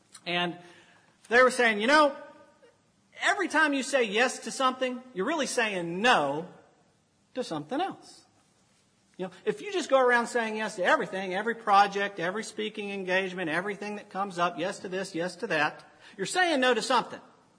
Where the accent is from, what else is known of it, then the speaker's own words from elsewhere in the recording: Dallas, Texas, United States; You know, I'm from Dallas, as some of y'all know. We're still in the Bible Belt, so similar neck of the woods.